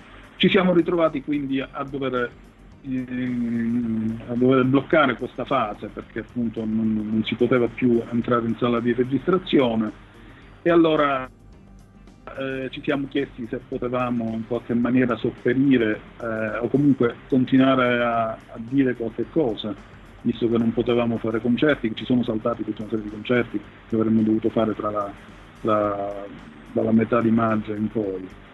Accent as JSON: {"language": "Italian", "town": "Palermo", "region": "Sicily", "country": "Italy", "said": "siamo entrambi di Palermo, però a vivere a Palermo sono rimasto solo io"}